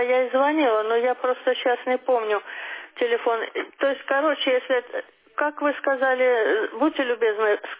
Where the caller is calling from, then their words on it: Saint Petersburg, Russia; Я из Санкт-Петербурга звонила в Москву